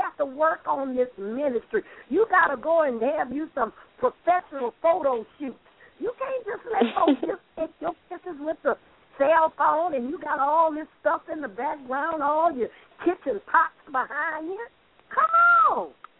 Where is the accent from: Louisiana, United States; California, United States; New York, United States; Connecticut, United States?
Louisiana, United States; New Orleans; you know, like they say, you know, I'm from New Orleans, don't be half-stepping.